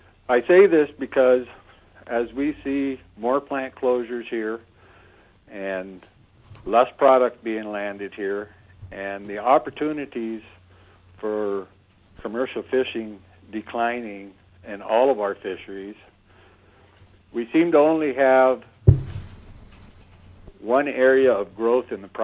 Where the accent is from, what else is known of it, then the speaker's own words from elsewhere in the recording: Kodiak, Alaska, United States; I'm from Kodiak, Alaska. I have a mom-and-pop charter operation here in Kodiak.